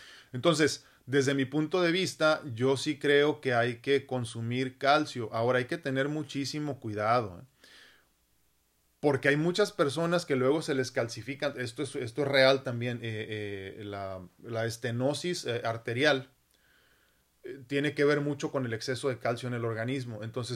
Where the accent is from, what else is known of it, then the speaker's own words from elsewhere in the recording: Mexico; Pero como mexicanos medimos a la mujer por cuántas parejas ha tenido.